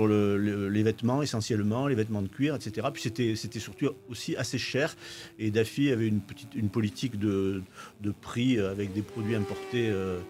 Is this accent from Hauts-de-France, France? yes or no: yes; Lille, Hauts-de-France, France; now in Ardèche, France; depuis 1988 que j'ai quitté Lille, ben, je reviens régulièrement